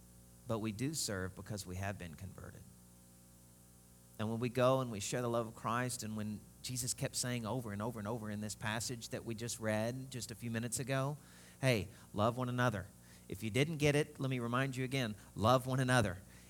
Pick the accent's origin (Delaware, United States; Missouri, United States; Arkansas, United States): Arkansas, United States; I'm sorry, but, you know, I'm from Arkansas. We do weird things.